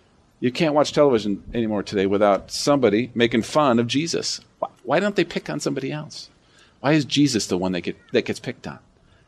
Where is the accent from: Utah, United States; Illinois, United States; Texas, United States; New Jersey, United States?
Illinois, United States; Rockford; I grew up in Rockford, so I'm a loyal Bears fan.